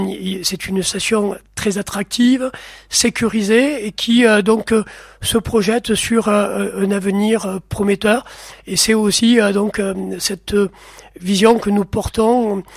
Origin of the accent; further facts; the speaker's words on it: Gruissan, Occitanie, France; born there; Comme vous venez de le dire, je suis né à Gruissan. Mes parents, mes grands-parents, issus de l'immigration, puisqu'à ma tante, donc, famille espagnol et fier d'être espagnol.